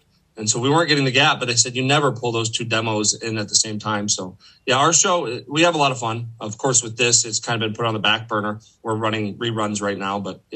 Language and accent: English; Okemos, Michigan, United States; Well, so I'm actually from Greater Lansing area. I grew up in Okemos, went to Okemos High School.